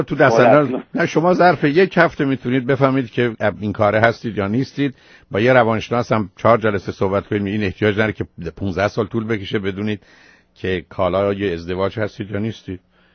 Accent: Iran; moved away

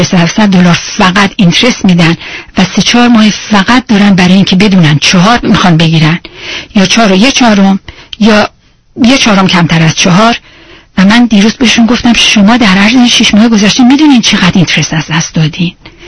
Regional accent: Iran; من تنها ایرانی هستم که اونجا کار میکنم

